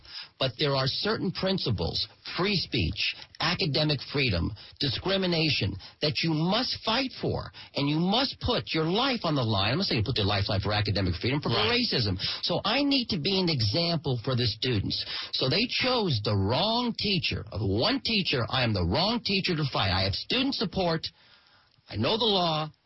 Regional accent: Los Angeles, California, United States; born there; I was born in Los Angeles. I was born in Santa Monica. I was born in Los Angeles. This community means a lot to me.

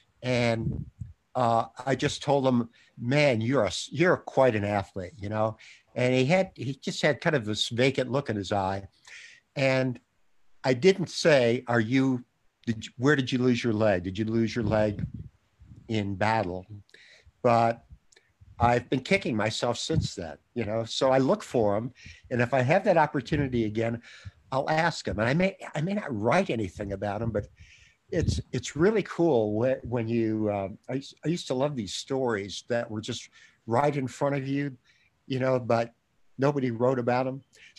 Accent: Florida, United States; I've been doing these outlines of short fictional stories that I would like to write based on growing up in South Florida when I did civil rights, the Cuban Missile Crisis, terrible racism, but wonderful people.

